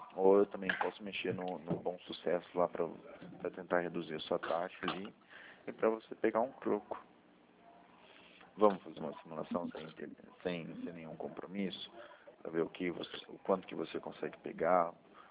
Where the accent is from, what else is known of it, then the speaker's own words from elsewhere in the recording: Maringá, Paraná, Brazil; Eu sou do Paraná, de Maringá.